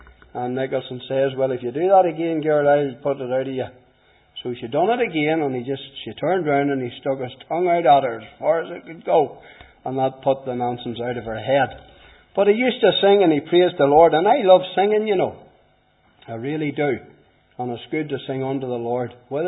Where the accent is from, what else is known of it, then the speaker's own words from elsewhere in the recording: Portadown, Northern Ireland, United Kingdom; growing up in Portadown and knocking about the streets and growing into my teens.